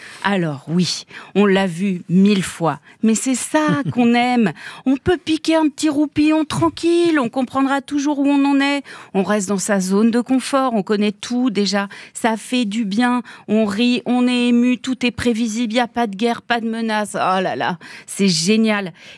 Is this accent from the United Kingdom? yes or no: yes; United Kingdom; accent: English; je sais, je prends des risques, et pas que à cause de mon accent anglais.